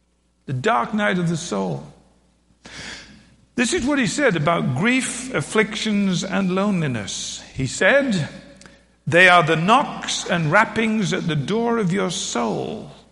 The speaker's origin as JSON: {"language": "English", "region": "England", "country": "United Kingdom", "tie": "born or raised there", "said": "When I was a kid growing up in England, we used to sing a song"}